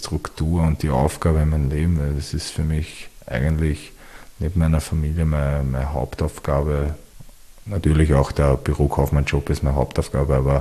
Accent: Wiener Neustadt, Lower Austria, Austria; das ist eigentlich der Spruch von meiner Stadt, also wo ich herkomme, aus Wiener Neustadt

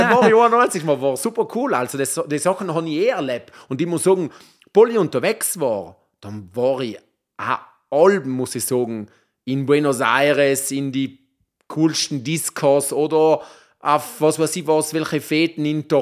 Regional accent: South Tyrol, Italy; Südtirol ist meine Heimat.

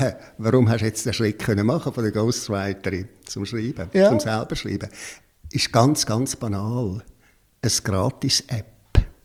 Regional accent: Affoltern am Albis, Zurich, Switzerland; 12 Jahre lang als Kind im Kinderspital aufgewachsen, in der Aussenstation vom Kinderspital Zürich, nach Foltern am Albis.

